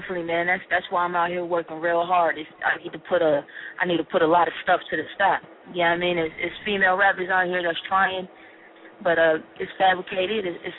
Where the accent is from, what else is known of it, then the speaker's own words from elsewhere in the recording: Brooklyn, New York, United States; Growing up in Brooklyn, man, it's not for the faint of heart. It's real out here in these streets. So I learned quick, you know what I mean? So, but I definitely love the fact that I grew up in Brooklyn.